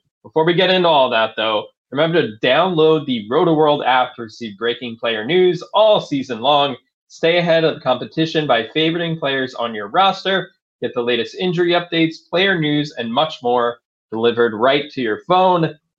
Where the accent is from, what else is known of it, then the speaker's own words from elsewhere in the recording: United States; I grew up outside Washington, D.C.